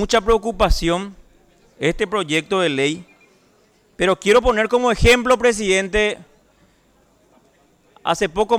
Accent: Alto Paraná, Paraguay; En mi caso, que vengo del departamento del Alto Paraná

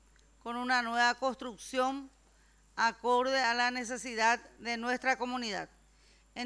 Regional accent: Caaguazú, Paraguay; Yo soy del departamento de Caaguazú, específicamente también del distrito de Caaguazú.

